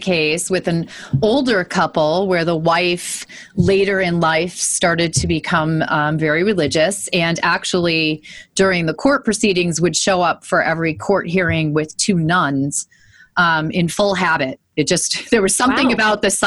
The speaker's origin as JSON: {"language": "English", "region": "Scotland", "country": "United Kingdom", "said": "Well, in my family, it's we're all Scottish"}